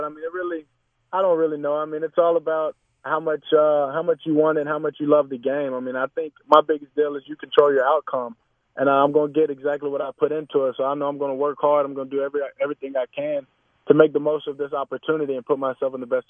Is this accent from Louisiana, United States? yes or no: yes; Haughton, Louisiana, United States; just the small-town guy that's from Houghton, Louisiana.